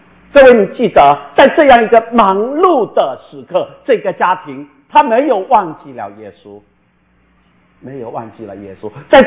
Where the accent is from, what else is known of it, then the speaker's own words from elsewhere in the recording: Wenzhou, Zhejiang, China; 温州人，我是温州人，温州人娶亲他是两天